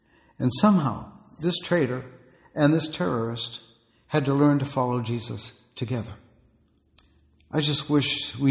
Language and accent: English; Massachusetts, United States; In my hometown in Massachusetts, there were two large Catholic churches built right next to one another